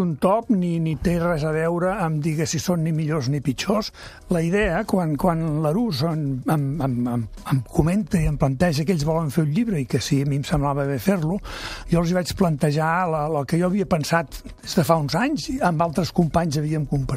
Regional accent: Terrassa, Catalonia, Spain; born there; Jo sóc nascut a Terrassa, havia estudiat capacitació agrària.

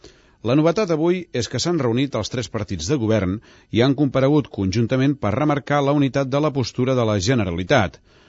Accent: Catalonia, Spain; Els qui hem de patir pel nou sistema de finançament som els catalans.

